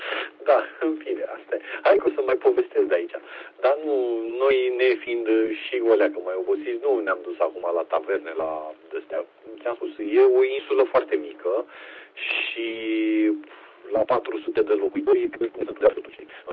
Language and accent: Romanian; Romania; ăștia că noi suntem români, știi